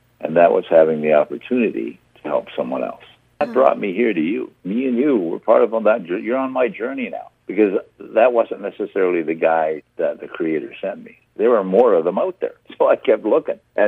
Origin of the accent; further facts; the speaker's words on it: Saskatchewan, Canada; born there; also born or lived in Manitoba; I was born in Saskatchewan on a reserve, and my feet currently are in Alberta, but my heart is in Manitoba.